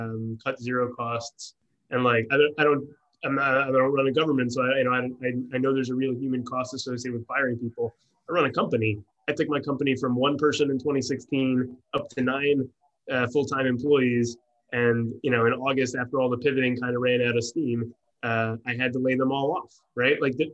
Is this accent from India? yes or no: no; New Jersey, United States; also born or lived in California, United States; I grew up in New Jersey. I was in California for 8 years. I did, a couple of years in the Navy as well.